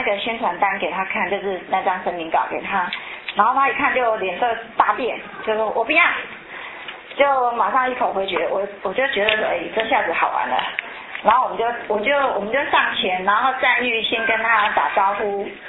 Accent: Taiwan

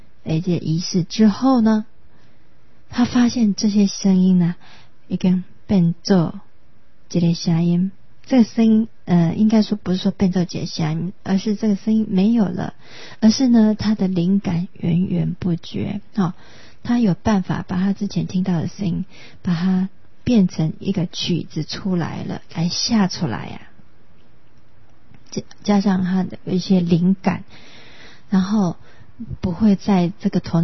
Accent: Taiwan; 这也是鼓舞我们台湾人爱自己自律自强，自己爱站出来爱打拼

